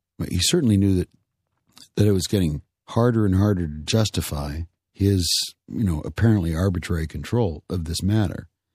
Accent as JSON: {"language": "English", "region": "Wyoming", "country": "United States", "said": "I'm from Wyoming and a libertarian at least and an anarchist at best."}